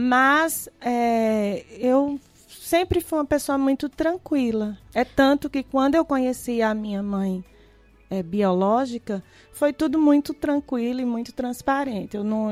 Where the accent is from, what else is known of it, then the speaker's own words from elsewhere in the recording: Serra Talhada, Pernambuco, Brazil; born there; eu nasci em Serra Talhada e eu fui adotada